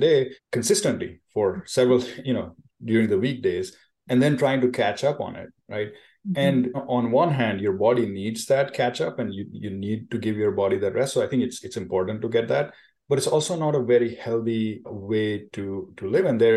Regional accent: India; I grew up in India, and naps were sort of a part of our culture in a way.

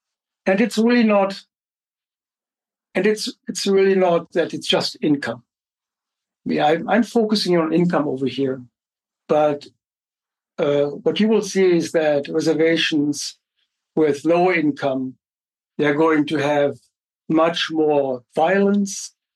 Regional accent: Germany; I grew up in West Germany

